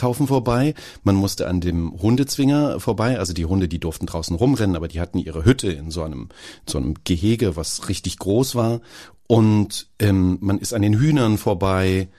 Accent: Apolda, Thuringia, Germany; Vorher auf dem Dorf in der Nähe von Apolda. Und ja, Apolda ist aber eigentlich auch ein Dorf.

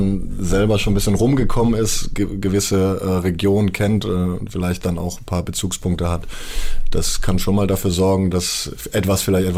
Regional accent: Heidelberg, Baden-Württemberg, Germany; also born or lived in Nuremberg; Nürnberg, muss man dazu sagen, ist meine Geburtsstadt, aber ich bin als kleines Kind sehr früh da weggezogen.

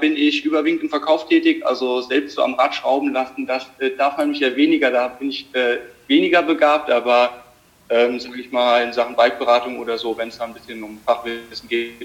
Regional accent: Limburg, Hesse, Germany; Also ich bin 20 Jahre alt. Ich komme aus Limburg

